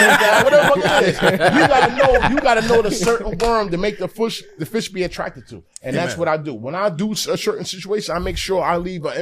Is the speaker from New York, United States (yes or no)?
yes; Yonkers, New York, United States; I don't know, I'm from Yonkers, so this is what it is.